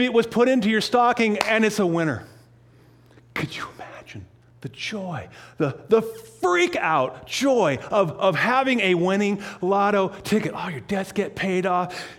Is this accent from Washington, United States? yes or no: yes; Winthrop, Washington, United States; I grew up in Winthrop, Washington, and my grandparents owned a 10-acre piece with an old house.